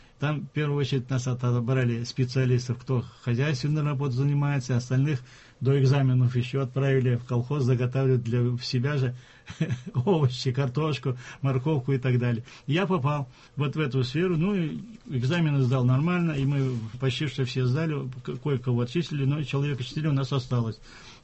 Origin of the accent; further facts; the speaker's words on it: Yelabuga, Tatarstan, Russia; Я вырос в Елабуге.